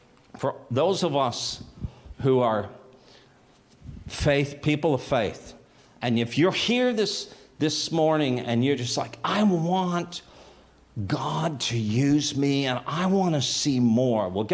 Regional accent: Toronto, Ontario, Canada; I like Canada. That's where I'm from. I'm from Toronto. Toronto, we call it, right?

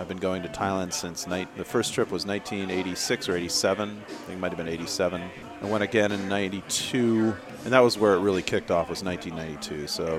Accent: Philadelphia, Pennsylvania, United States; also born or lived in Vermont; I grew up on the East Coast, Philadelphia.

